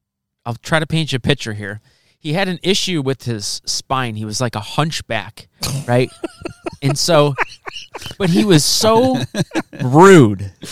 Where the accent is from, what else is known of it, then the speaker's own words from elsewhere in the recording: Scotland, United Kingdom; No, thanks, I'm Scottish